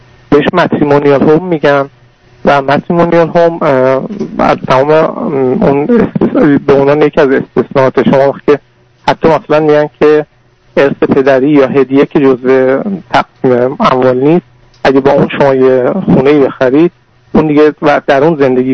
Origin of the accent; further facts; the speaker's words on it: Iran; moved away as an adult; من خارج از کشور زندگی میکنم، خارج از ایران هستم